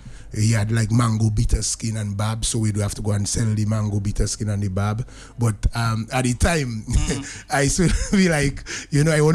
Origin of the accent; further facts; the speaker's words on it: Dominica; So growing up in River Street, I was protected by my brothers and also by the guys of River Street.